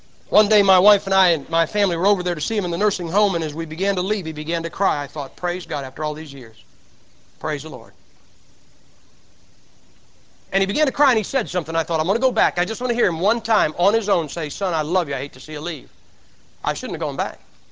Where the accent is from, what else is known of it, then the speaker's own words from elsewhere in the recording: Massillon, Ohio, United States; Now, I'm from Maslin, Ohio. That's where football started.